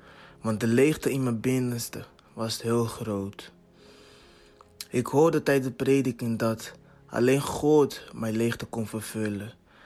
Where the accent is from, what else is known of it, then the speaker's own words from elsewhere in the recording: Angola; now in Netherlands; Want het land waar ik vandaan kom, Angola, kregen we niet de gelegenheden die we hier krijgen. Hier in Nederland gingen we naar school